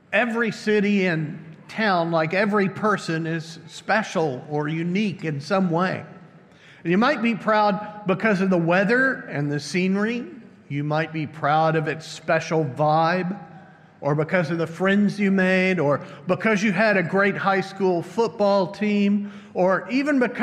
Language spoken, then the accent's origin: English; Dallas, Texas, United States; Sometimes our hometown pride is expressed in slogans. I come from the Dallas area. It's called Big D.